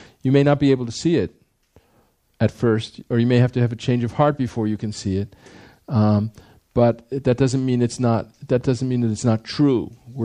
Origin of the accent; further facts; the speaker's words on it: United States; when I was a kid growing up, at least as an American, the big conflict in the world was, you know, capitalism versus, you know, versus communism